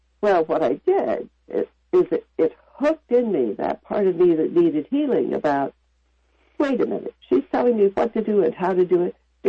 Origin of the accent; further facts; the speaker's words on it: Olympia, Washington, United States; I'm actually from Olympia, Washington, but I'm available throughout the U.S.